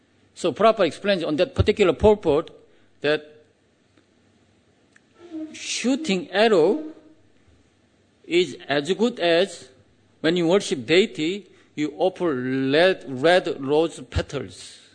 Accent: South Korea; English is a second language; And the normal answer is, yeah, I'm from Korea.

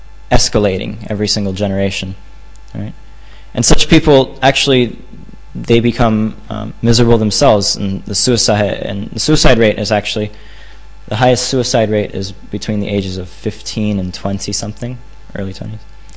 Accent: Florida, United States; But if you go to, you know, warmer countries, like I'm from Florida, or, you know, other California, different places in America

